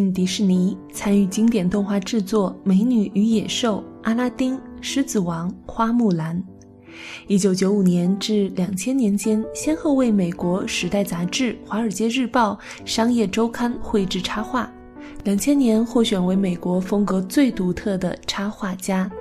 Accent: Taichung, Taiwan; 我小时候在台湾成绩非常不好，妈妈用那种填鸭式的教育，她希望我能考好。当时在台中，

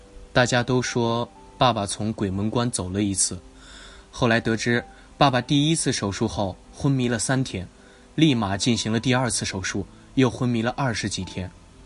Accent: Tianshui, Gansu, China; born there; 1991年我出生在甘肃天水，父母是朴实的农民。

